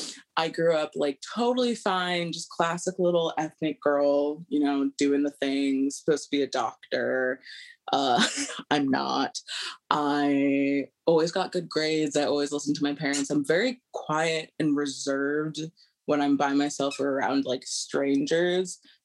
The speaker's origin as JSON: {"language": "English", "town": "Seattle", "region": "Washington", "country": "United States", "tie": "born or raised there", "also_born_or_lived": "Honolulu, Hawaii", "said": "I grew up in Seattle, Washington, and Honolulu, Hawaii. I'm the oldest of four. I'm 28 years old"}